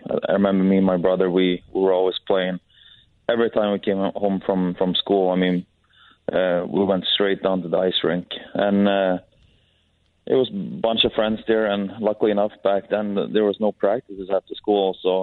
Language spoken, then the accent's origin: English; Sweden; And I was fortunate to play in my hometown. I just remember that I was, when I went to like Swedish college there, I went 2 years